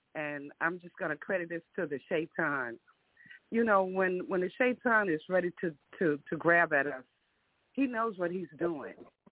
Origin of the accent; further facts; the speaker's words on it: Tennessee, United States; but I'm from the South. I'm in Louisiana, okay. And from originally Tennessee.